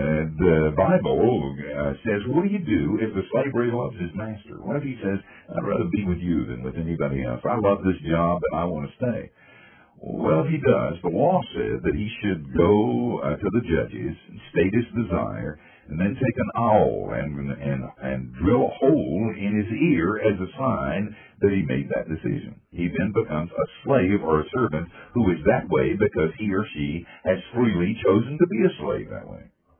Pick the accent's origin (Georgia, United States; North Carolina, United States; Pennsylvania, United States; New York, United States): North Carolina, United States; Asheville; I'm from Asheville, North Carolina. Whenever I meet somebody from the mountains of North Carolina, it's like old home week.